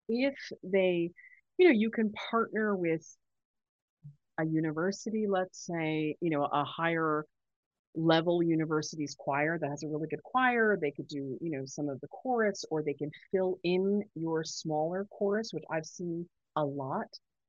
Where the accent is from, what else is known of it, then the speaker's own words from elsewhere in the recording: Canada; I'm still so geographically challenged as a Canadian.